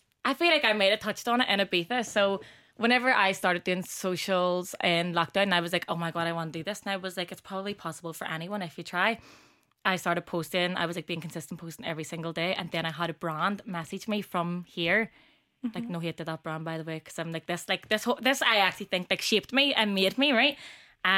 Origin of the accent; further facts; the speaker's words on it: Belfast, Northern Ireland, United Kingdom; For anyone that doesn't follow me, I'm 25. I'm from Belfast. Ooh. I'm from West Belfast now, but I was born in North Belfast.